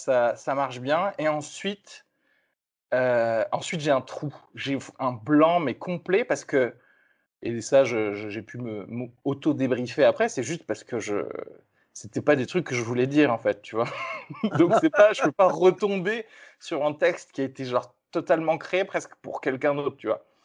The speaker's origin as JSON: {"language": "French", "town": "Toulouse", "region": "Occitanie", "country": "France", "said": "je viens de Toulouse, bon, c'est vrai qu'il y a un petit peu, il y a 2-3 heures de route."}